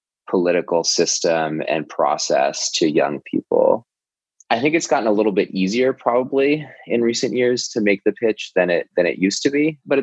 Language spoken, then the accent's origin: English; Oakland, California, United States; come from the Sequetmoc and Statlioc Nations in what is now British Columbia, Canada, but I grew up in Oakland, California.